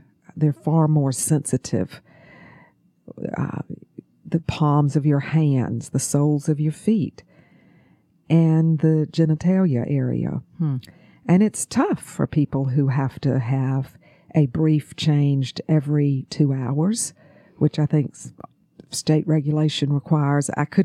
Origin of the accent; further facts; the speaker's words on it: Augusta, Georgia, United States; accent: Southern; I am from Augusta, Georgia, and I think sometimes my accent will give me away.